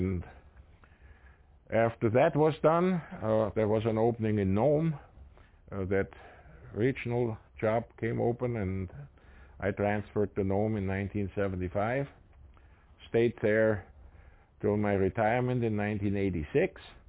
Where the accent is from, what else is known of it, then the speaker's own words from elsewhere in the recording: Germany; English is a second language; moved away as an adult; now in United States; I grew up in Germany during World War II, and I immigrated from Germany in 1959.